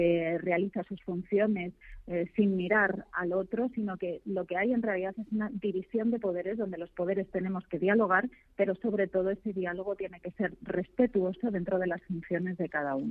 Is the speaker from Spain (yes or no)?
yes; Madrid, Community of Madrid, Spain; porque mi vida es Madrid y mi vida ha sido Madrid.